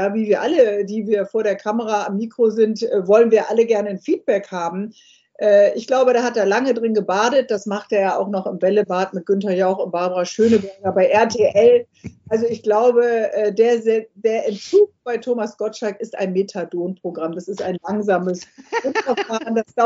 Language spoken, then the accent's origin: German; Bremen, Germany; Und du weißt, als Bremerin muss ich jetzt...